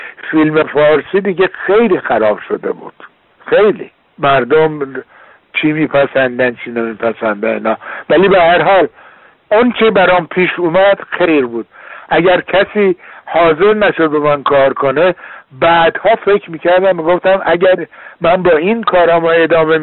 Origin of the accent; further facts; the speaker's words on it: Iran; moved away; من در حقیقت وقتی که از ایران اومدم بیرون به هیچ وجه من الوجود ناراحت نبودم